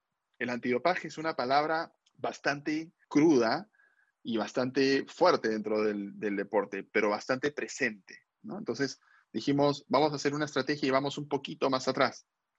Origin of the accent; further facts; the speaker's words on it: Peru; tú imagínate que los peruanos nos respetemos de esa manera y que todos querramos ser como otro peruano, ¿no?